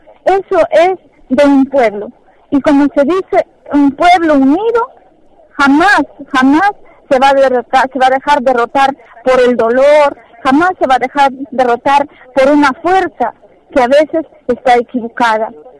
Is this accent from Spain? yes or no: no; Peru; si nosotros queremos a nuestro país y estamos orgullosos de ser los peruanos